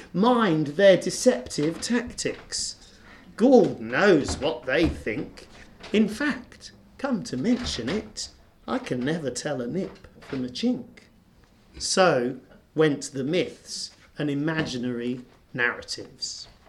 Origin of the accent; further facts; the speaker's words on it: East of England, United Kingdom; because I grew up in Bedfordshire.